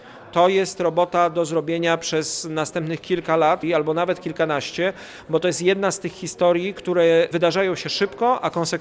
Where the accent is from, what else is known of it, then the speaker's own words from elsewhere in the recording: Białystok, Podlaskie Voivodeship, Poland; Ja jestem z Białegostoku, przecież tego nie ukrywam.